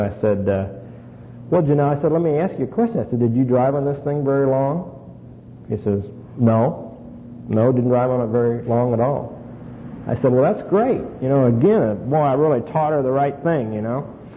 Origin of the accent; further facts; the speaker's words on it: Little Rock, Arkansas, United States; also born or lived in Washington, D.C.; I'm from Little Rock, Arkansas.